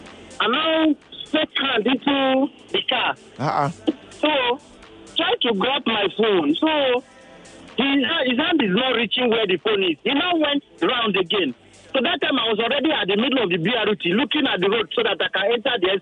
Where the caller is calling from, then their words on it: Ikeja, Lagos, Nigeria; I'm calling from Ikeja.